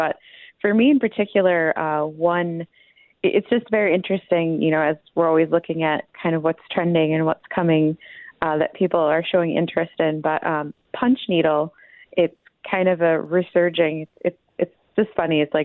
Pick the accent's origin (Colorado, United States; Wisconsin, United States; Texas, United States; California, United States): Wisconsin, United States; Well, you know, I grew up in Wisconsin, and I think the old adage of Wisconsin is, if you're going to do it, just put a bar in it.